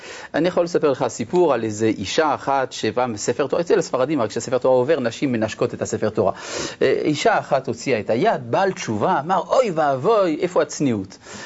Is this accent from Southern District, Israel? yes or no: no; Jerusalem, Jerusalem District, Israel; אני זוכר עוד בילדותי כשהייתי מסתובב ברחובות שכונת הבוחרים בירושלים